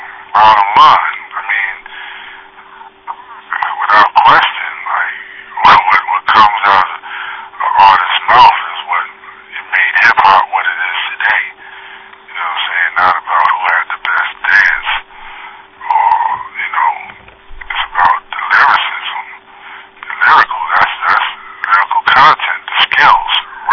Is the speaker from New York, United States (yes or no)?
yes; New York, United States; Well, I'm from New York.